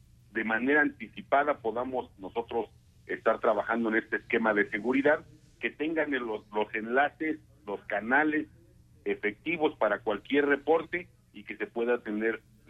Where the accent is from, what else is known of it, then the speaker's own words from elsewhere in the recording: Querétaro, Mexico; los que aquí vivimos, los que somos queretanos y los que ya lo son